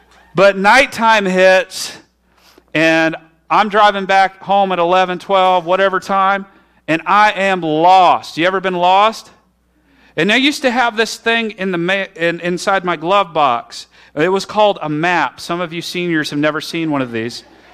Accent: Bourbon, Indiana, United States; I remember I grew up in Bourbon, Indiana, which is a small town with one light, where if you turn right, they'll arrest you.

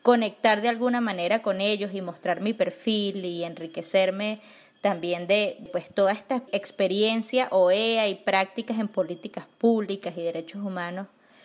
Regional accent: Venezuela; lo que nos compete a nosotros como venezolanos.

